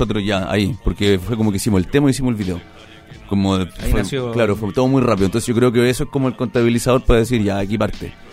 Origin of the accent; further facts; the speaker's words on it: Lo Prado, Santiago Metropolitan Region, Chile; En Lo Prado, yo soy de Lo Prado